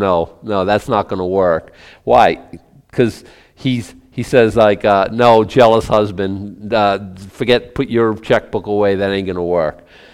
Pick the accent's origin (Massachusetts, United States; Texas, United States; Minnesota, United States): Massachusetts, United States; Boston; now in Maine, United States; When we moved up here, we're from Boston, right?